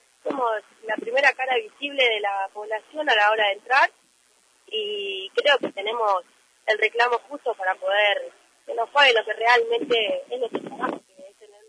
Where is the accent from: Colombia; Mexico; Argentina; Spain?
Argentina; La Pampa; yo soy de La Pampa y me vine a estudiar y a buscar un futuro.